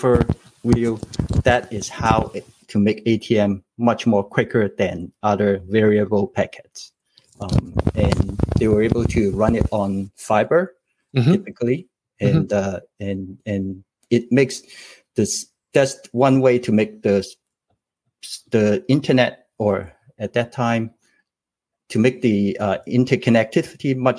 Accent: Canada; I'm a Canadian and I graduated in Queen's University in Canada.

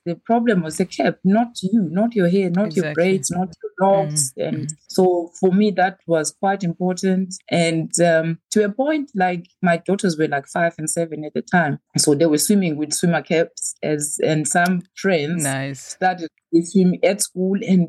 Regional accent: Makhanda, Eastern Cape, South Africa; Well, in where I grew up in Makanda, I don't know.

